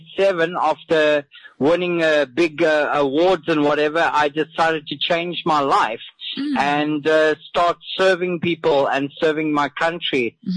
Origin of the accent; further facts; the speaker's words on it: Windhoek, Khomas, Namibia; also born or lived in South Africa; Yeah, I was born in Windhoek way back in 1974.